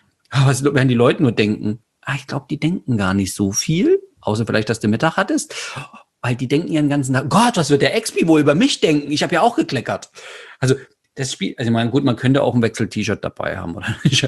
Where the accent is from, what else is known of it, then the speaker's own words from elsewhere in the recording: Saxony, Germany; ich bin ja aus Sachsen.